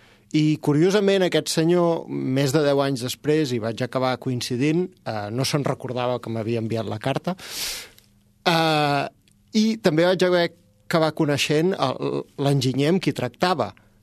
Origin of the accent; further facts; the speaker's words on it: Barcelona, Catalonia, Spain; accent: Barcelona; Efectivament, sí, sóc graciec i el meu accent és de Barcelona.